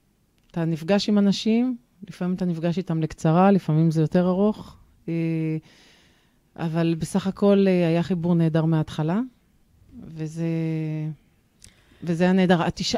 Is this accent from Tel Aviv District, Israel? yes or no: yes; Holon, Tel Aviv District, Israel; אני גדלתי בחולון